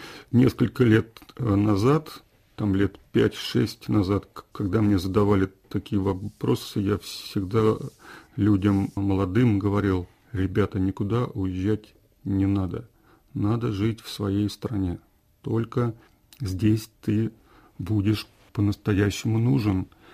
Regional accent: Russia; moved away as an adult; also born or lived in Norway; я уехал из России, когда мне было уже достаточно лет, да, я всю жизнь прожил там

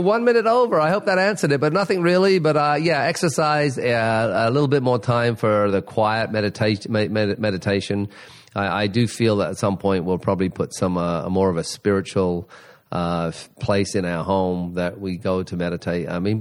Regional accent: England, United Kingdom; moved away as an adult; also born or lived in Germany / Cyprus; But I am British originally, and I left. As a kid, I lived in Germany and Cyprus. So, you know, even though I grew up in England, I was out of England quite a bit. And then I left when I was 20.

